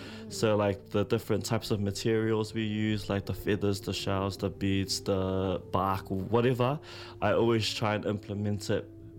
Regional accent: Cook Islands; So I come from the Cook Islands. I'm a proud Cook Islander. I still practice the Cook Islands performance choreography as well.

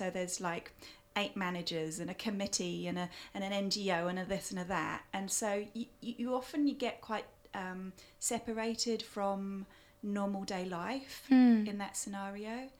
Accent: England, United Kingdom; also born or lived in New Zealand; experiencing the pandemic in the UK as an English person, you know, at heart. Yes, I'm Kiwi as well

